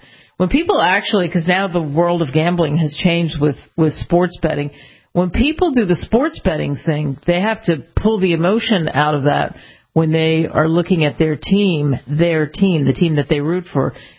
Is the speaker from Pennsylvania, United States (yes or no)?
yes; Philadelphia, Pennsylvania, United States; It's so odd in a way, growing up in Philly